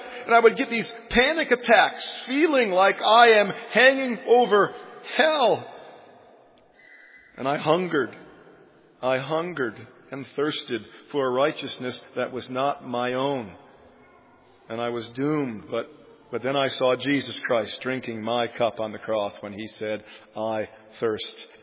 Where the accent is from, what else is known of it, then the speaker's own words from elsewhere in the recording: Michigan, United States; I'm from Michigan. There we have the Great Lake, Lake Michigan.